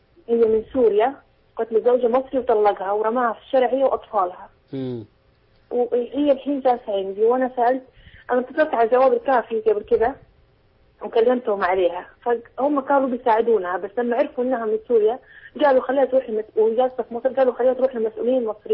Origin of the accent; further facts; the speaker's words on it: Saudi Arabia; أنا سعودية بس نزلت مصر